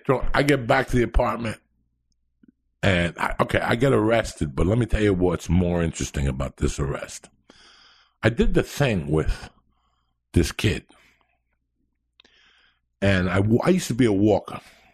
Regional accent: North Bergen, New Jersey, United States; he's from a town called Cliffside, and I'm from North Bergen.

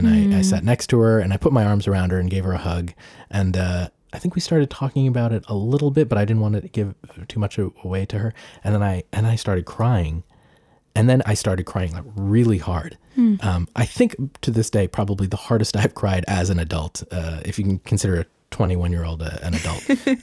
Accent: Massachusetts, United States; I was at home in the house that I grew up in Massachusetts. And I was about to leave and move to New York.

